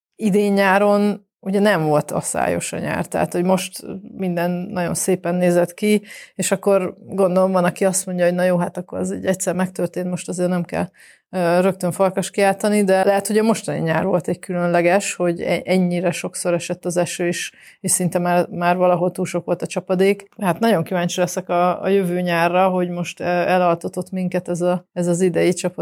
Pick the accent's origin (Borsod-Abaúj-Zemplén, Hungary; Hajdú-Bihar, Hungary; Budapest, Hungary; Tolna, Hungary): Hajdú-Bihar, Hungary; Debrecen; én egyébként debreceni vagyok, úgyhogy van némi emlékem, hogy milyen volt régen, van némi rálátásom milyen most